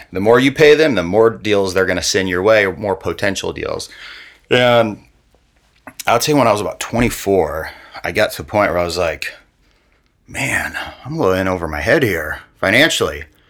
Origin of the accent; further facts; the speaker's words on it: Omaha, Nebraska, United States; Yeah. So I grew up here in Omaha, Ponca Hills area. So my dad actually still lives there to this day.